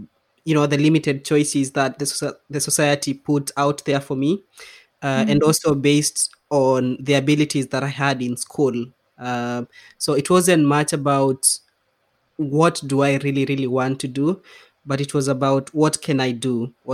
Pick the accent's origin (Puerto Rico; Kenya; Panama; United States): Kenya; now in Scotland, United Kingdom; growing up in Kenya, going to schools in Kenya